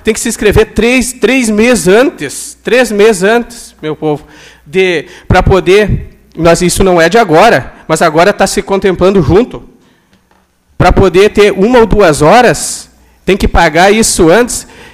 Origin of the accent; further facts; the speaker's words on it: São Miguel, Brazil; plantou lá na minha terra, lá em São Miguel